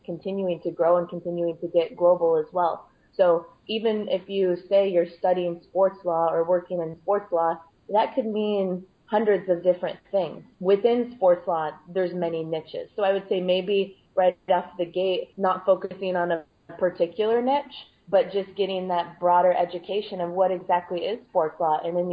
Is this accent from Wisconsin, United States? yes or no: no; Seattle, Washington, United States; So I'm from Seattle originally and went to college back there at Pacific Lutheran University